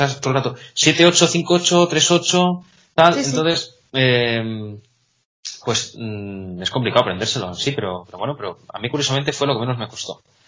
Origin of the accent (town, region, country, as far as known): Salamanca, Castile and León, Spain; moved away